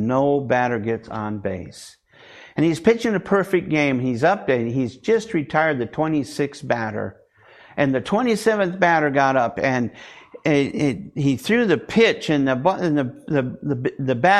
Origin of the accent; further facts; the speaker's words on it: Michigan, United States; But growing up in Michigan, and you know, as a kid, I was interested in sports.